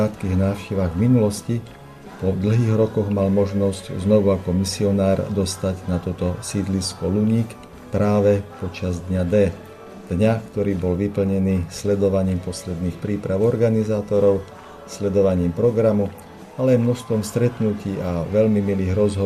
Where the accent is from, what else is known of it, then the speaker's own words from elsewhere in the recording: Bratislava, Bratislava Region, Slovakia; privítať ho v mojom rodnom meste.